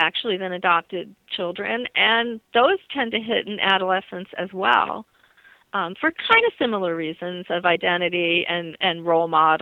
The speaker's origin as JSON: {"language": "English", "region": "New Jersey", "country": "United States", "tie": "born or raised there", "said": "Yeah, me too. I grew up in northern New Jersey, and I had that exper"}